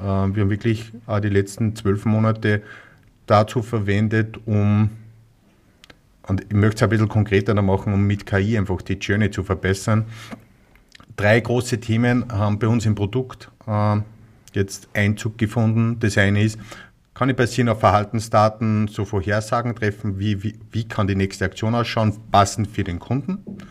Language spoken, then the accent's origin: German; Austria; accent: Austrian; Man wird es unschwer hören, ich komme aus Österreich, am Dialekt.